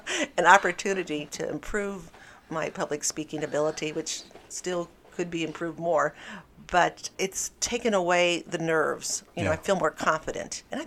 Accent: Hannibal, Missouri, United States; But I enjoyed my practice of law in Hannibal. It was my hometown.

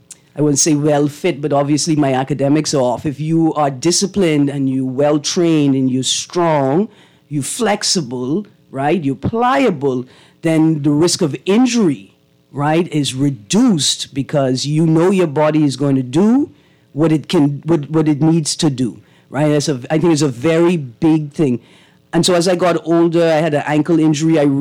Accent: Bahamas; also born or lived in Britain; I grew up in the Bahamas. I went to Britain. I went to a boarding school and started playing netball.

